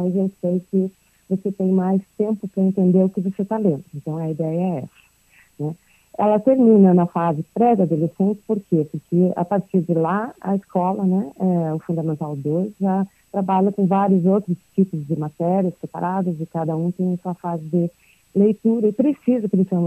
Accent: Brazil; Eu sou brasileira também, fui professora também aqui.

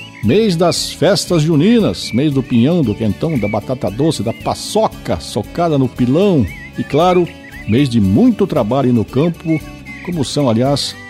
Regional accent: Campina Grande do Sul, Paraná, Brazil; esse caboclo nascido e criado em Campina Grande do Sul

